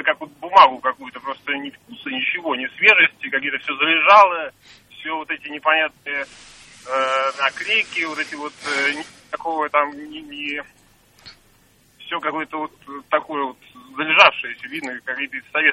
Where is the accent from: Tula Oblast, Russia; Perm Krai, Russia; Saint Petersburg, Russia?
Saint Petersburg, Russia; я из Санкт-Петербурга.